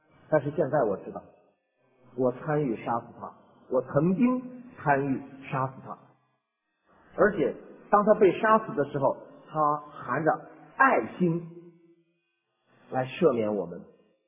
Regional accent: China; 我们中国人是天啊，向老天爷

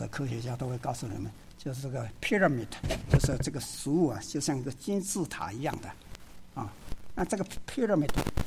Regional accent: southern Taiwan, Taiwan; accent: Taiwanese Mandarin; 通常他们都会笑我说讲的话就是台湾国语，那确实是这样，因为从小就我是台湾南部啊，南部人的讲的国语就是不像说台北就比较像标准的北京话一样啊呀。

